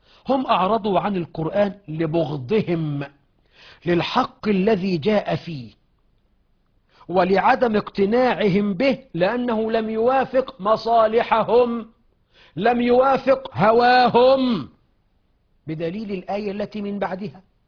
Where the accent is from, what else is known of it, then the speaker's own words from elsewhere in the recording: Egypt; في مثل عندنا في مصر سمعته يجي من 15-20 سنة